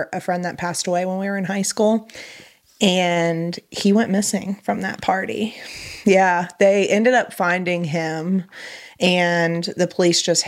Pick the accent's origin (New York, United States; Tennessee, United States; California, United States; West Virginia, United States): West Virginia, United States; Teays Valley; But it was a guy from my hometown. I'm from Taze Valley.